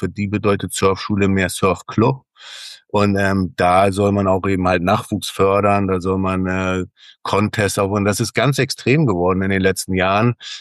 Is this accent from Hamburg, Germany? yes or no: yes; Hamburg, Germany; die Möglichkeit als Hamburger dann auch vor den Toren von Hamburg